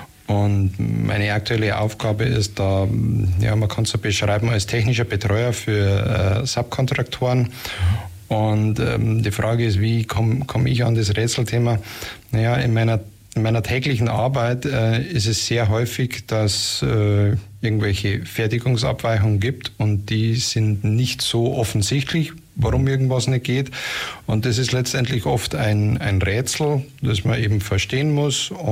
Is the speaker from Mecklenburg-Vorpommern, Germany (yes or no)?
no; Bavaria, Germany; born there; accent: Upper Bavarian; Ich bin gebürtiger Oberbayer, wie man es vielleicht am Dialekt auch hört und hören wird.